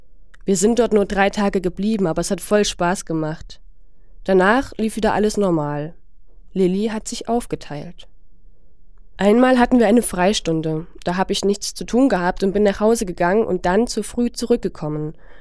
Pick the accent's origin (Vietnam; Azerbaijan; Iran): Vietnam; now in Germany; Und zwar in Vietnam, meiner Heimat.